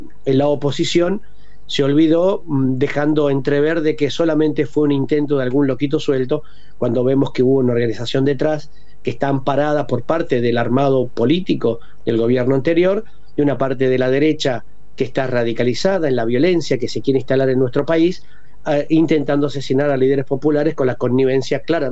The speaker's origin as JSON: {"language": "Spanish", "country": "Argentina", "said": "Como argentinos y argentinas, que estamos reconciliándonos con nuestra propia historia"}